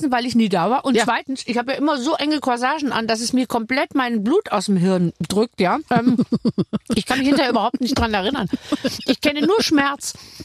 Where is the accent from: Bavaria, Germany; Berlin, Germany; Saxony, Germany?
Bavaria, Germany; Oh, ich komme ja aus Bayern.